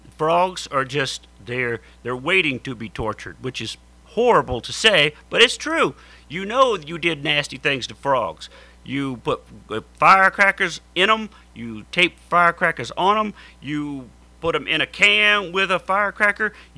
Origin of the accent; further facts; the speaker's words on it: Texas, United States; And growing up in Texas in the heat, if you could find like a dead run-over frog that was just flat and stiff, it was like a ninja star.